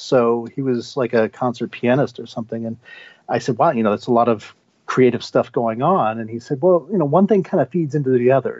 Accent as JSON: {"language": "English", "region": "Lima", "country": "Peru", "tie": "born or raised there", "said": "when I came back to my hometown in Lima."}